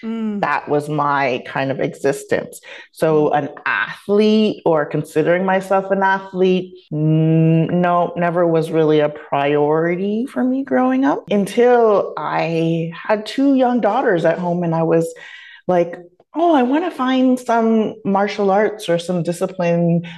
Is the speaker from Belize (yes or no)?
no; Canada; born there; I am Canadian born, but West Indian made is what I said. Always tell folks, my parents are from Jamaica, St. Vincent, my grandparents from Barbados. So island people.